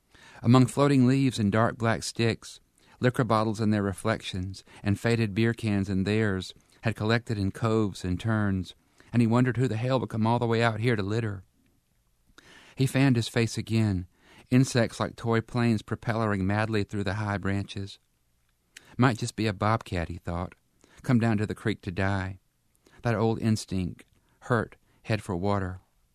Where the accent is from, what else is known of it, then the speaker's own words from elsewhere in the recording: Dickinson, Alabama, United States; And I grew up in Dickinson, Alabama, which itself was a hamlet.